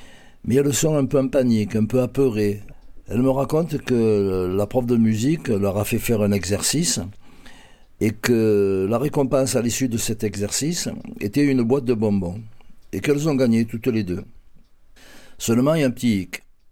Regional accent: Marseille, Provence-Alpes-Côte d'Azur, France; Je suis un Marseillais de pure souche, je suis né dans le quartier de la Capelette en 1951

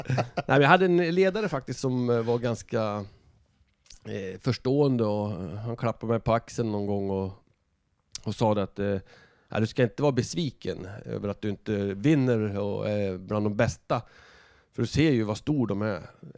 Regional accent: Hällefors, Örebro County, Sweden; Det gränsar till alla möjliga distrikt. Så att när jag var yngre så hade de svårt att ha koll på vart jag kom ifrån. Om jag var värmlänning eller om jag var från Närke eller västmanlänning eller rent av från Dalarna.

